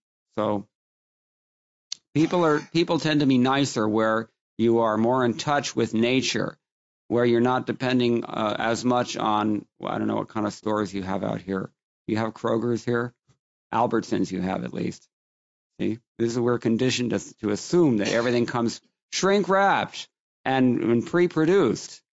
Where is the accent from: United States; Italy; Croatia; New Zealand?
United States; Los Angeles, California; Even when I was a kid, the kinds of things that you see commonly now here in America, I grew up in Los Angeles, you didn't see them.